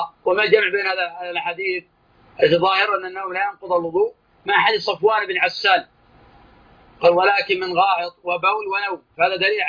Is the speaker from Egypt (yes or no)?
no; Najd, Saudi Arabia; لأن الكنف تسمى عندنا في نجد قديما يسمونه الكنيف البرج، كان عندنا في نجد يسمونه الكنيف البرج